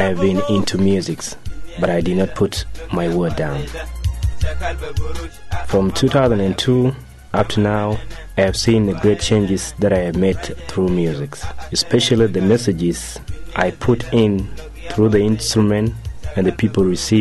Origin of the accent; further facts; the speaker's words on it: Jonglei, South Sudan; English is a second language; Basically, I'm from Jonglei. I'm from Du County, from Jonglei. And I thought that it is best to see and to address what's come from my homeland before I go outside.